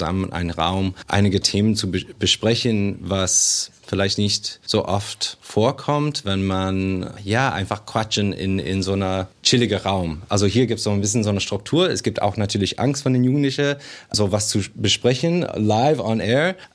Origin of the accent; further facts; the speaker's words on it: Canada; Ich komme aus Kanada